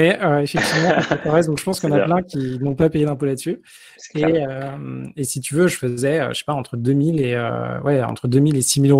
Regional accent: Paris, Île-de-France, France; Moi, j'ai grandi à Paris, etc.

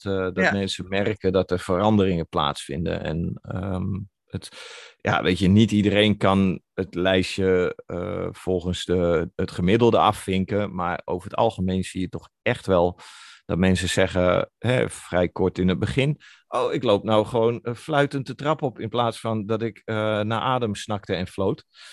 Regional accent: Netherlands; ik denk dat het een beetje de Calvinistische cultuur is. Daar hebben we het als Nederlanders niet zo

